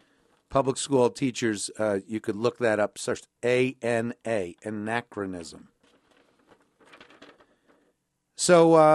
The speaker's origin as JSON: {"language": "English", "country": "United States", "said": "As an American, I say let's keep GMT in Greenwich where it belongs."}